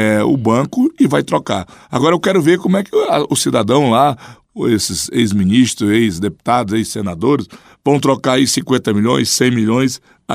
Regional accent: Acre, Brazil; principalmente lá no meu estado do Acre.

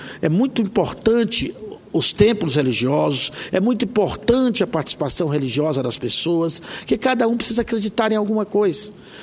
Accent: Corumbá de Goiás, Goiás, Brazil; Eu sou de Goiás, nobre senador Dário Berger, sou ali de Corumbá, de Goiás.

